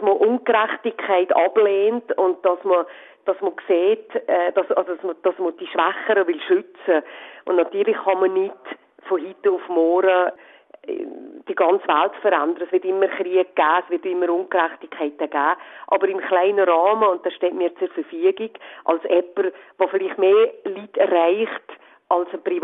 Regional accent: Switzerland; Wir haben früher als Schweizer unser Land müssen verlassen.

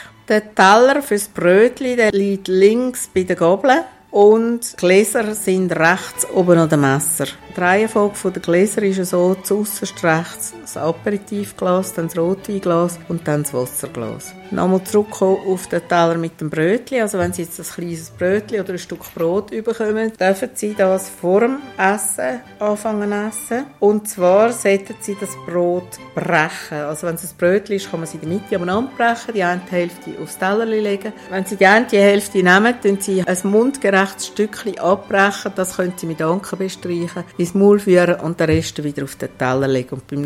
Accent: Switzerland; Das ist bei uns in der Schweiz besonders üblich.

